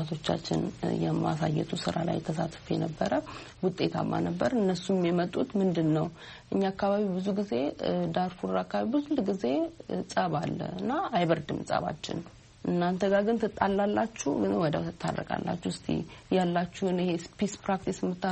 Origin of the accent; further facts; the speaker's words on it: Dire Dawa, Ethiopia; now in Addis Ababa, Ethiopia; ተወልጄ ያደግኩት በድሬዳዋ ከተማ ነው።